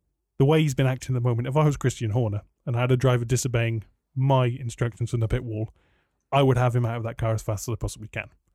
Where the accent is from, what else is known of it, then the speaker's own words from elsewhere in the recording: United Kingdom; I don't want to come across as like British and like pro Silverstone because I know that's easy to do.